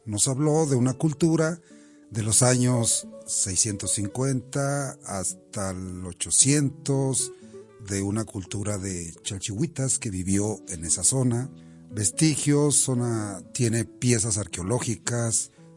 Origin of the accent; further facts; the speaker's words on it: Nuevo Ideal, Durango, Mexico; para el rumbo donde yo nací, Nuevo Ideal, que en un tiempo era el mismo municipio de Canatlán.